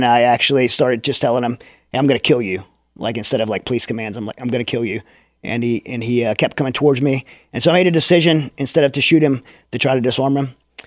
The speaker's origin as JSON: {"language": "English", "region": "Louisiana", "country": "United States", "tie": "born or raised there", "said": "because growing up in Southern Louisiana, I loved the water, loved to swim."}